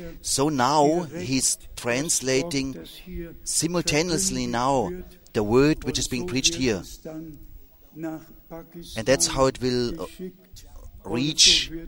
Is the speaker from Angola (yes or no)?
yes; Luanda, Luanda Province, Angola; I am the twin brother of Brother Cosme. I'm from Luanda, Angola.